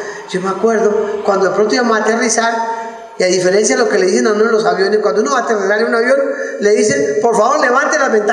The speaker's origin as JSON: {"language": "Spanish", "region": "Bogotá", "country": "Colombia", "said": "Yo soy bogotano, ay, tan bonito que sería Bogotá con un santo."}